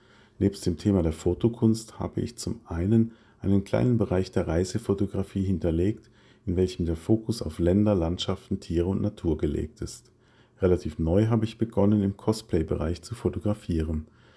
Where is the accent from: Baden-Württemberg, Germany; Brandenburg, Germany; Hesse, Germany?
Baden-Württemberg, Germany; Wiesloch; also born or lived in Mannheim; In Monnem gebohrt. Für Nicht-Mannheimer, ich wurde in Mannheim geboren. Und dann in Wiesloch, der schon von … besungenen Weltstadt mit Herz aufgewachsen